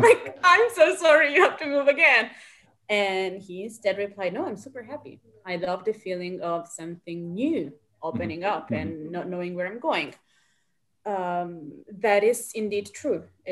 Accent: Catania, Sicily, Italy; As I said, I come from Sicily, and growing up in Sicily is very easy that you are exposed to classical heritage. Like in Catania, my hometown

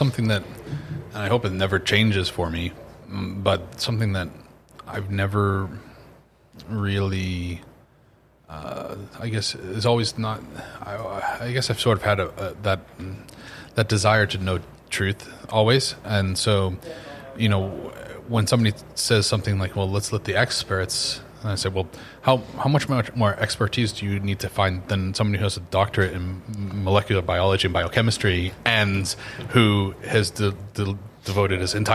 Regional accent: Massachusetts, United States; we grew up Catholic, but sort of like, you know, I'm Irish and I'm from Massachusetts, so it's just like another one of the boxes you checked off.

